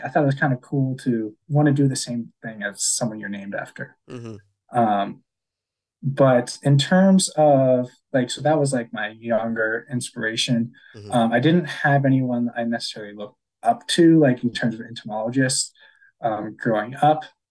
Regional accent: Arizona, United States; And I grew up in Arizona

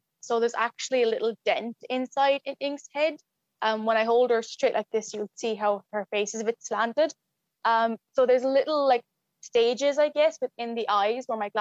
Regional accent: Ireland; So I am a furry. I'm an Irish furry.

